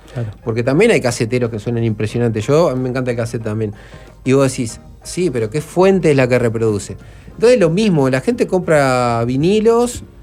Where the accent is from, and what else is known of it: Uruguay